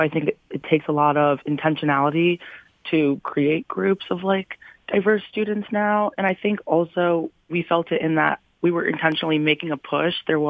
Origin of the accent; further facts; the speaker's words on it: Troy, Michigan, United States; Yeah, well, for me personally, I'm from Troy, Michigan